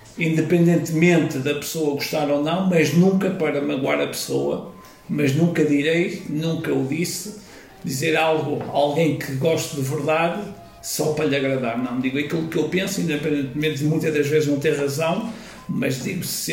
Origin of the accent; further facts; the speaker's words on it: Norte, Portugal; há um filme, por incrível que pareça, que me marcou porque é um filme da minha terra. É um filme que eu desde novo, quando andava na primária, fomos ver, que é O Cego do Maio